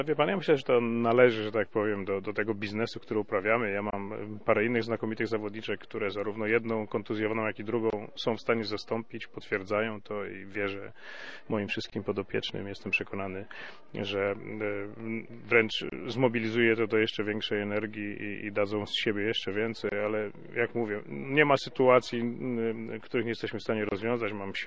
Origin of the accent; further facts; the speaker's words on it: Gdańsk, Pomeranian Voivodeship, Poland; Ja osobiście jako gdańszczanin czuję się tu jak w domu